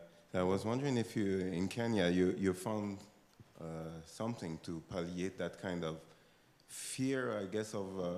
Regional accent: Madagascar; Hello, I'm from Madagascar

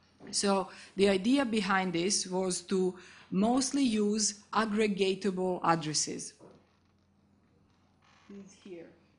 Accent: Belgrade, Serbia; also born or lived in Amsterdam, Netherlands; I'm from Belgrade and Amsterdam.

